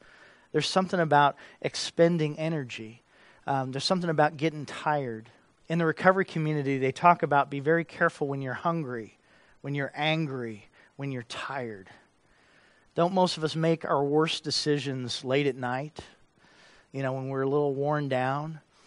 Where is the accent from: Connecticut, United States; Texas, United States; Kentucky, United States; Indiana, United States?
Kentucky, United States; born there; I was born in Kentucky, and they have Mammoth Cave in Kentucky